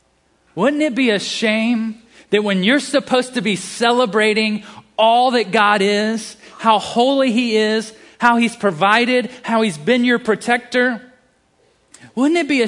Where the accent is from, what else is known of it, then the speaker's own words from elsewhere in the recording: the South, United States; accent: southern; I said feast, my like southern accent came out